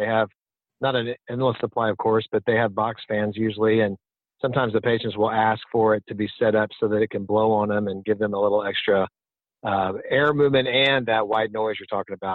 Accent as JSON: {"language": "English", "town": "Houston", "region": "Texas", "country": "United States", "tie": "born or raised there", "said": "And I remember growing up in Houston, the big day when we got ceiling fans installed in our house"}